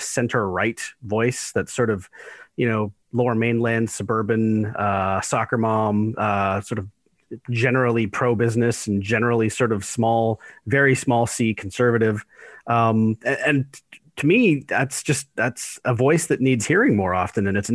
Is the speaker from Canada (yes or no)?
yes; Alberta, Canada; Where I grew up in Alberta, which was essentially a one party state at the time